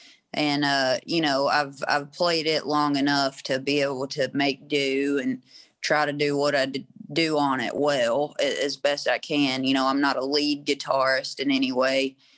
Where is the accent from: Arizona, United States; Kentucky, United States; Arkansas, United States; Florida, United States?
Kentucky, United States; Hickman; also born or lived in Western Tennessee; now in Murray, United States; Well, I was born in Western Tennessee, but yeah, raised in Kentucky. Originally, I'm from a little river town called Hickman, Kentucky, that's on the Mississippi River, and it's the most western tip, but currently I reside in Murray, Kentucky.